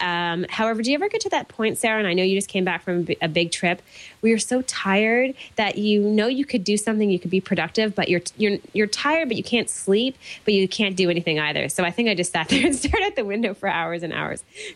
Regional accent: Prince Edward Island, Canada; from Prince Edward Island, Canada, currently on vacation with my family

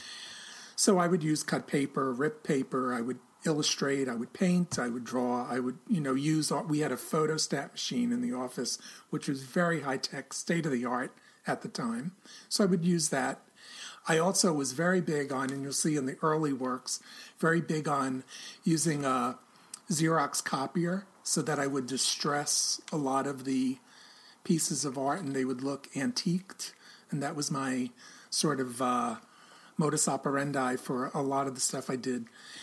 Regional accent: New York City, New York, United States; Well, being a New Yorker, you know, yeah. I'm a native New Yorker.

